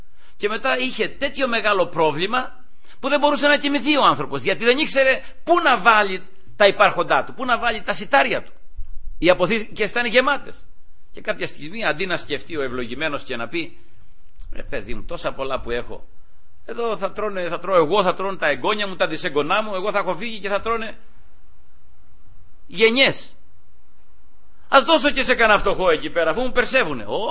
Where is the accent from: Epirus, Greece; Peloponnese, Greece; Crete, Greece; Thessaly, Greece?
Peloponnese, Greece; Εκεί στα μέρη μου, ας πούμε, που είναι προς τη Μάνη, μετά την Καλαμάτα που πάμε, είναι το Αρμυρό, και λίγο πιο πάνω είμαστε εμείς μετά.